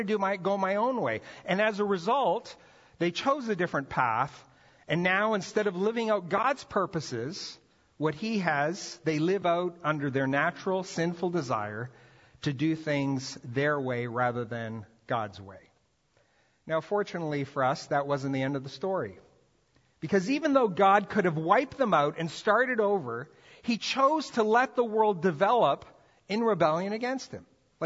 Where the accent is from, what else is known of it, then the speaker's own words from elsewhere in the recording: Brazil; English is a second language; I grew up in Brazil, okay? Played soccer, basketball. Like, baseball was like a foreign language.